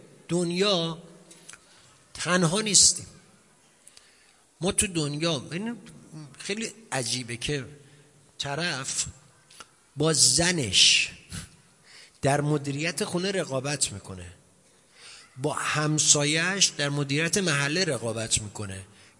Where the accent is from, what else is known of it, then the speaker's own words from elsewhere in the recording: Iran; عراقی ما ایرانیم